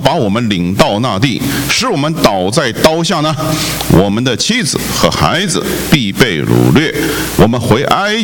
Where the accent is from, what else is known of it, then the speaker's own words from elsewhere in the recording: China; 这个我们中国人有一句俗语叫做信不信由得你